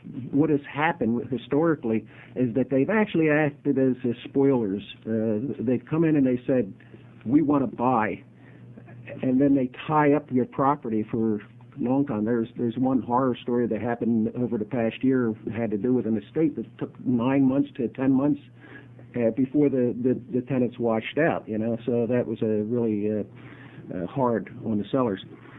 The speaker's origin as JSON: {"language": "English", "region": "New Jersey", "country": "United States", "said": "Now, I'm from New Jersey originally, and alongside of me is the state of New York and the state of Pennsylvania."}